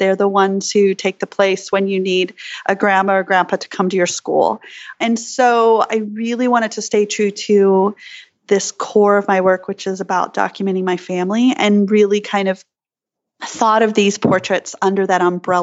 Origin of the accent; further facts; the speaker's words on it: Australia; now in New York, United States; friends of mine from my childhood of growing up in Australia.